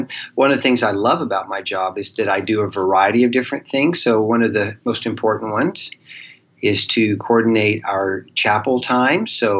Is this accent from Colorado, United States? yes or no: no; Texas, United States; accent: Southern; You may pick up a little bit of a Southern accent. I am from Texas originally and near Lubbock, Texas. I went to Texas Tech